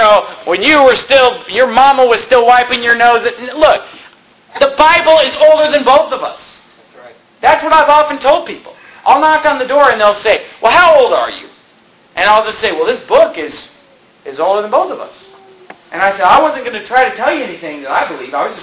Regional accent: California, United States; Because I was raised in California.

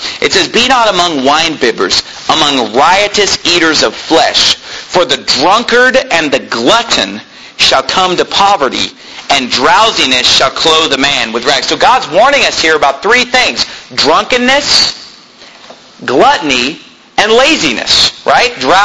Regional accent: United States; And to me, you know, growing up in America, that is just revolting.

